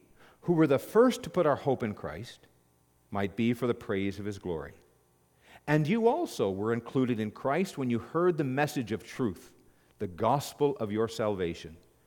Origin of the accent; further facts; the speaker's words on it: Canada; There are obligations as a Canadian to live according to the blessings that we received.